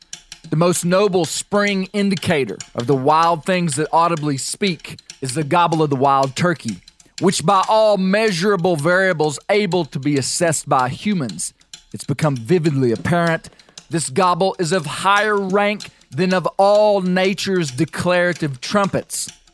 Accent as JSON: {"language": "English", "region": "Arkansas", "country": "United States", "said": "None more than in my home state of Arkansas."}